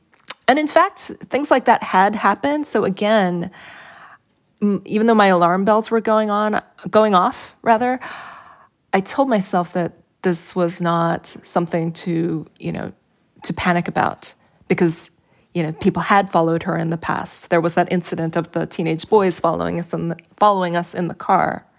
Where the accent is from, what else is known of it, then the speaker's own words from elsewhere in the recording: Chehalis, Washington, United States; experiences like this sort of accumulated over the time that I grew up in Chehalis, and especially as I got older, when I was a teenager